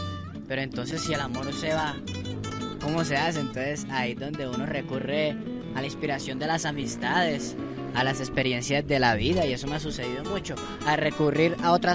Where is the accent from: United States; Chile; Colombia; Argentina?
Colombia; Montería, Córdoba; De mi tierrita siempre la menciono en varias cancioncitas, porque esa es mi cuna